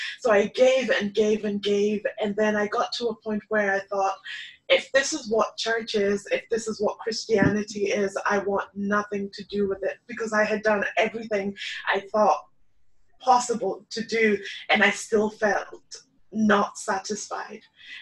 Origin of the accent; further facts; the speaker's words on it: Kenya; also born or lived in Dublin / Northern Ireland; now in United States; I am from Kenya originally, spent most of my life in Dublin, moved to Northern Ireland when I got married to a Northern Irish man, and then moved to America.